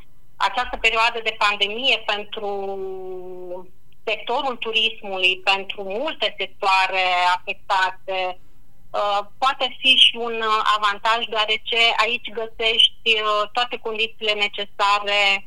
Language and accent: Romanian; Suceava, Suceava County, Romania; also born or lived in Iași; eu, pentru că sunt din Iași și am copilărit în Suceava